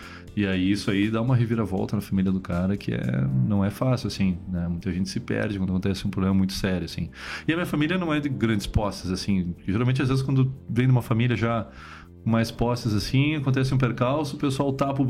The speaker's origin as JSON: {"language": "Portuguese", "town": "Santa Maria", "region": "Rio Grande do Sul", "country": "Brazil", "tie": "born there", "lives_now": "Porto Alegre, Brazil", "said": "Eu sou nascido em Santa Maria."}